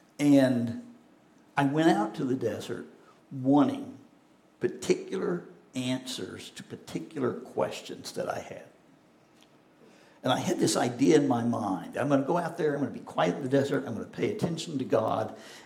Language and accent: English; Bentonville, Arkansas, United States; When I was growing up, I grew up in Bentonville, Arkansas.